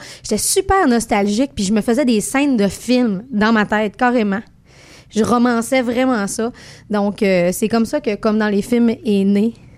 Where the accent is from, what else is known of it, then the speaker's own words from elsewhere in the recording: Quebec, Canada; accent: Lac-Saint-Jean; avec mon accent du Lac-Saint-Jean